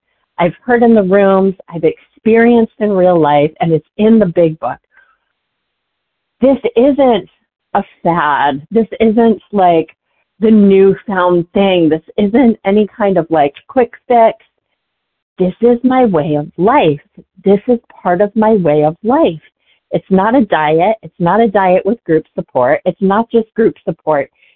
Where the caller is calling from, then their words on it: Massachusetts, United States; I am calling from Massachusetts.